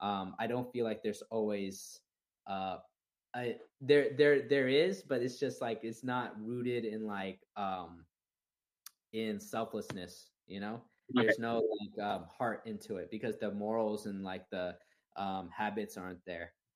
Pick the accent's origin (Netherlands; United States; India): India; It's like when I go to an audition room as a Indian person, an Indian dancer, they don't see me as a dancer. They see me as an Indian person.